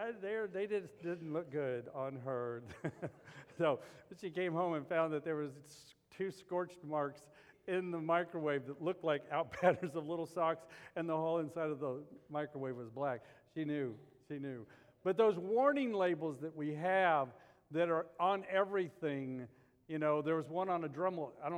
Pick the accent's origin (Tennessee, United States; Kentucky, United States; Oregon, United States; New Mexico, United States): New Mexico, United States; Albuquerque; when I grew up in Albuquerque, there was fire warnings.